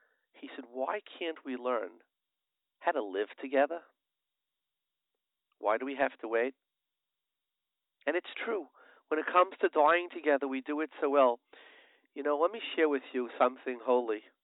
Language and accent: English; Brooklyn, New York, United States; I remember that I grew up in a, I used to hear that in Satma, I grew up in Borough Park